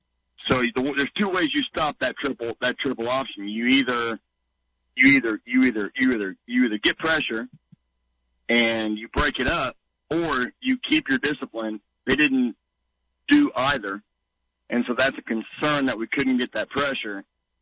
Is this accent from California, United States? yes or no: no; Nashville, Tennessee, United States; I'm from Middle Tennessee, from Nashville area, but I went to Florida State.